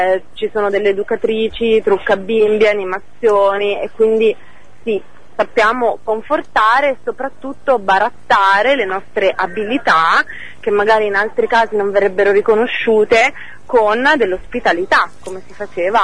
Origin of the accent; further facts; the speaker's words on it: Marche, Italy; Io poi la riviera non l'ho mai vissuta, perché sono marchigiana